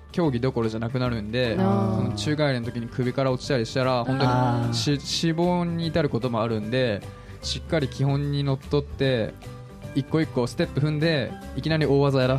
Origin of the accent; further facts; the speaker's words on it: Hokuriku, Japan; 僕も北陸出身なんで、あの北陸とかは全然ないんですよダブルダッチが。